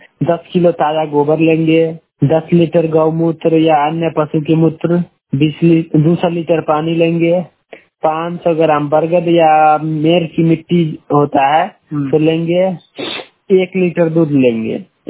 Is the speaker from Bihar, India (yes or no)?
yes; Pusa, Bihar, India; पूसा प्रखंड के वैनी पंचायत के निवासी हूँ।